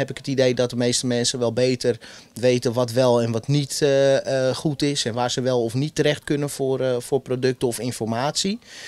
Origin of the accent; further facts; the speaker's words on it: Zaandam, North Holland, Netherlands; Ik ben tweede generatie van de arbeidsimmigranten die hier in de jaren 70 gekomen zijn. Mm. En ik kom uit Zaandam en daar dacht iedereen dat ik Turks of Marokkaans was.